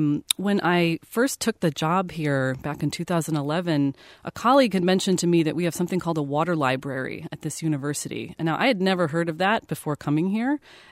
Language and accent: English; Cleveland, Ohio, United States; I grew up in Cleveland, Ohio, so Lake Erie was a few minutes down the street.